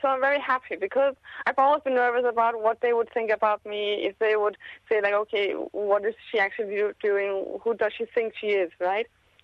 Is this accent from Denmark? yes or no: yes; Denmark; Yes, I'm from Denmark and I live in Denmark in Europe.